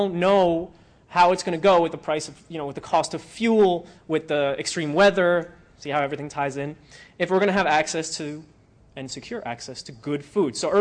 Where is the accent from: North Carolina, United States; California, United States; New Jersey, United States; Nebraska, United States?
New Jersey, United States; Newark; born there; In a lot of cities, in the city I was born in Newark, it's depending on where you live, it's hard to get access to good food.